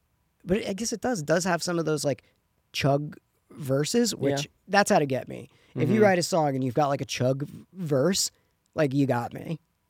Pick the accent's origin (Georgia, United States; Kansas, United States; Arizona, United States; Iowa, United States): Arizona, United States; Tucson; So when we were growing up in Tucson.